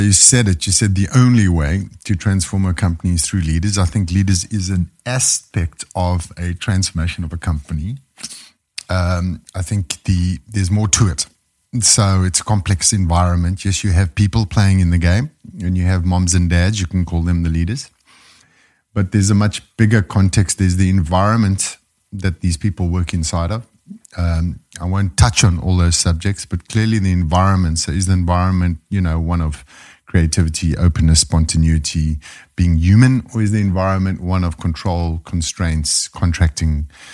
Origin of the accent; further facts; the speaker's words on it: South Africa; moved away; I'm originally from South Africa. So born, bred there, grew up there